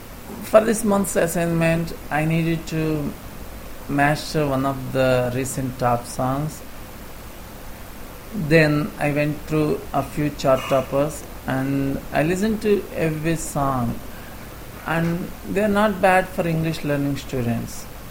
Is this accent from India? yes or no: yes; India; English is a second language; I'm done with my March month's lesson set successfully